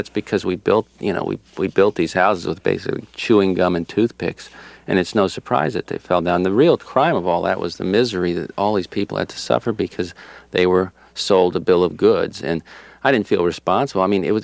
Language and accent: English; Florida, United States; when you're born and raised in Florida, you have limited options. I mean, to me, Atlanta is the far north.